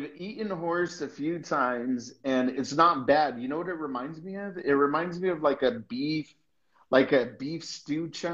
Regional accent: United States; I mean, I'm an American in a 98% Muslim country.

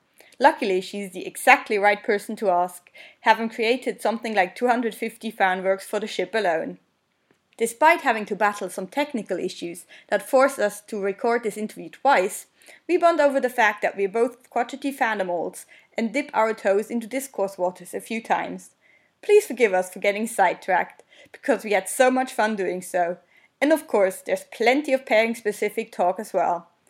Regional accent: Switzerland; first language Swiss German; English is a second language; My native language is Swiss German, in case you were wondering

